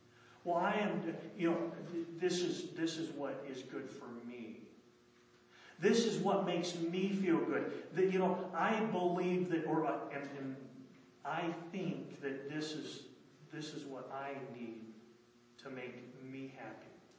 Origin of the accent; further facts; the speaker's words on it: United States; I was raised on the Navajo Reservation, and Laura knows what I'm talking about.